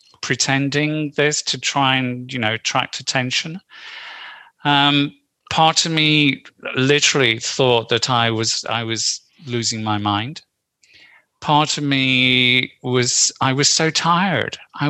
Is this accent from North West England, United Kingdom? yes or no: yes; North West England, United Kingdom; born there; also born or lived in Paris, France; I was born in Lancashire, which I know is a place dear to your own heart.